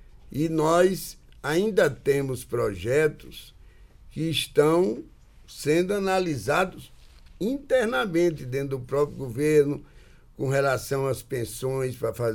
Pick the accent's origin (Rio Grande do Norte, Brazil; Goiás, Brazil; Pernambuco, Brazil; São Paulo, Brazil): Rio Grande do Norte, Brazil; Porque eu sou do Rio Grande do Norte, Mossoró é a segunda cidade do Rio Grande do Norte